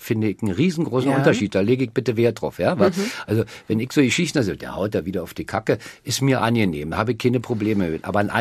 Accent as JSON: {"language": "German", "region": "Berlin", "country": "Germany", "tie": "born or raised there", "said": "Das war ja in der Zeit, wo ich aufgewachsen bin, da gab es ja, das war ja noch nicht richtig so getrennt alles Berlin."}